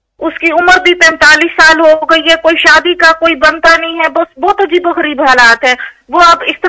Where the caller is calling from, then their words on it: Netherlands; जी मैं हॉलैंड से बोल रही हूँ।